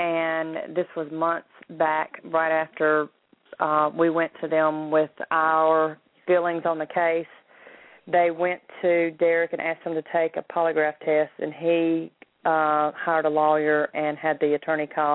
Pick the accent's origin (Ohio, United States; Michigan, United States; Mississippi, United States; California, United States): Mississippi, United States; Meridian; Well, he was 23, and we're from Meridian, Mississippi.